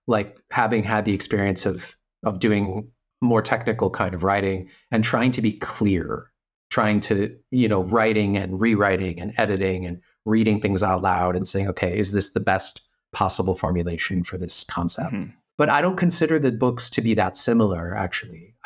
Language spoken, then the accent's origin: English; Detroit, Michigan, United States; now in Berlin, Germany; thinking back to the stuff that I had heard when I grew up in Detroit